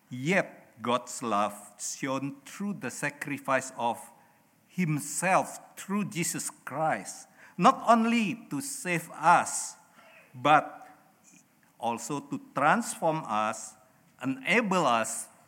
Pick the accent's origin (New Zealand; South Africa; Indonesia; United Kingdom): Indonesia; English is a second language; moved away as an adult; now in Australia; I came from Indonesia